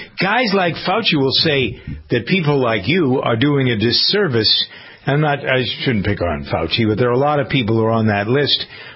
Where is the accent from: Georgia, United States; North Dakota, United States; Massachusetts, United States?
Massachusetts, United States; Framingham; They're headquartered in my hometown of Framingham, Massachusetts